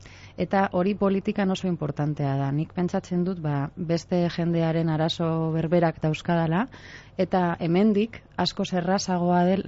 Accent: Bilbao, Basque Country, Spain; Bueno, pues Bilbokoa naiz, psikologoa naiz

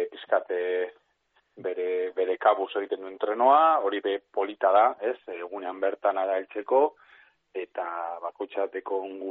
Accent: Getxo, Basque Country, Spain; getxon nire kasua, nire herrian izango

